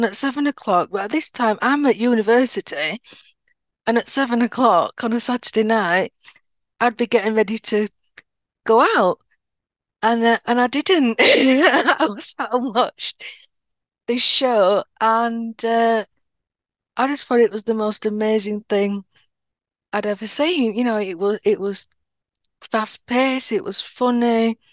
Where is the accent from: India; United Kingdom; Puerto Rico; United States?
United Kingdom; England; Obviously, growing up in England, there's things you know what a police box is